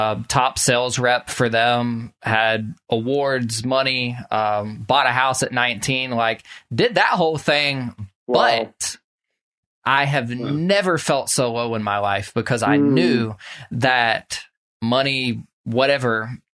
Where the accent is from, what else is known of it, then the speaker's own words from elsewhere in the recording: Social Circle, Georgia, United States; I grew up in Social Circle here where I'm